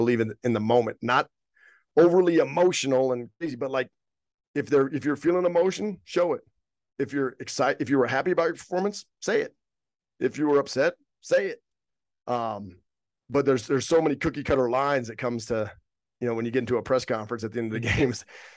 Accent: Wyoming, United States; growing up in Wyoming, you know, I grew up in it without the YouTube era, without the technology era.

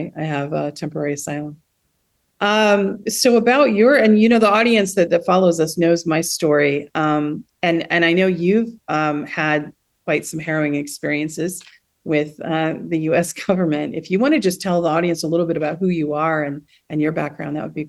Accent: United States; now in Moscow, Russia; I am in Moscow, Russia, as an American.

